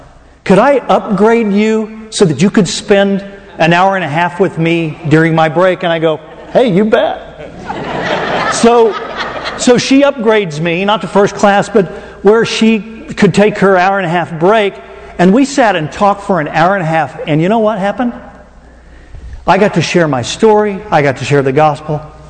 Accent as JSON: {"language": "English", "region": "Oklahoma", "country": "United States", "said": "I bet you're from Oklahoma. I go, that was a good guess. I am from Oklahoma."}